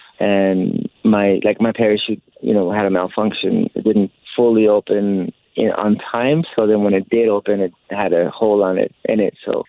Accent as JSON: {"language": "English", "town": "El Paso", "region": "Texas", "country": "United States", "tie": "born or raised there", "said": "I grew up in El Paso, Texas, and I remember being out of high school"}